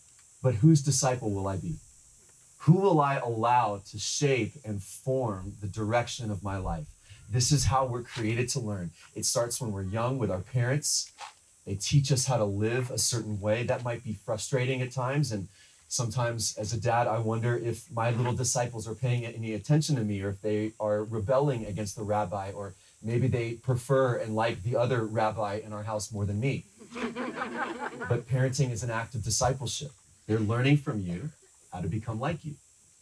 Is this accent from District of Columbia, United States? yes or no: no; Texas, United States; But growing up in Texas, I had never surfed before.